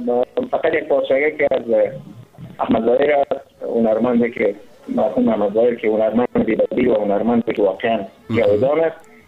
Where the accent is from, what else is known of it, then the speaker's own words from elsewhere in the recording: Kabul, Afghanistan; born there; 35 سال عمر دارم و از ولایت فعلا در کابل به دنیا آمدیم